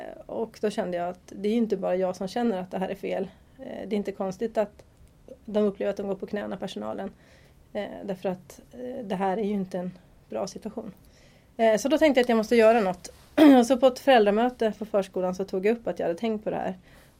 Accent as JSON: {"language": "Swedish", "town": "Tyresö", "region": "Stockholm County", "country": "Sweden", "tie": "born or raised there", "also_born_or_lived": "United States / London", "said": "Jag är Tyresöbo och jag är uppväxt i Hanviken i Trollbäcken med mina föräldrar. Och har sen bott i Tyresö mestadels av tiden. Jag försvann till USA i en omgång och London två omgångar."}